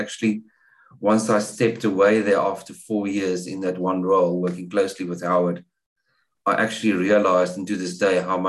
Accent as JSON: {"language": "English", "town": "Cape Town", "region": "Western Cape", "country": "South Africa", "tie": "born or raised there", "also_born_or_lived": "Hermanus", "said": "So I'm from Cape Town in the Western Cape, as Tom mentioned. I'm born and bred here. I was born in Hermanus, of all places."}